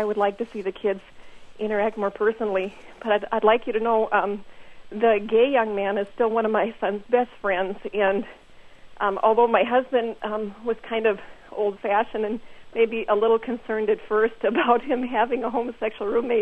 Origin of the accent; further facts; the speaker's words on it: Iowa, United States; We're from the Midwest. We're from Iowa.